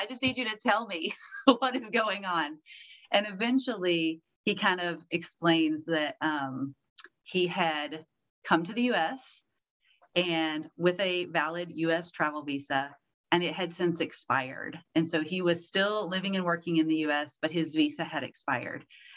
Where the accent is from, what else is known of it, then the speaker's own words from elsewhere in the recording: the South, United States; now in Los Angeles, United States; I knew a couple of people just through church and life and stuff growing up in the South.